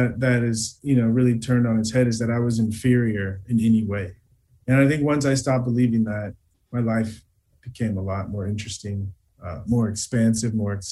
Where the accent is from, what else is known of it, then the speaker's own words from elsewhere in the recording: United States; I grew up in America as an African-American male.